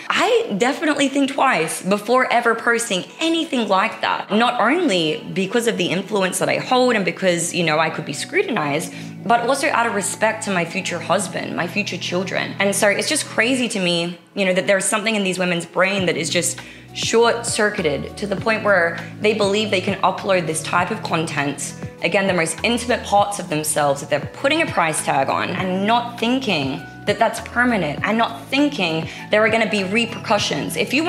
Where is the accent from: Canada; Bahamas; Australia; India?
Australia; Sunshine Coast, Queensland; now in Miami Beach, United States; I grew up by the beach. I grew up on the Sunshine Coast of Australia. Surfer's paradise, Maui, Hawaii, and now Miami Beach.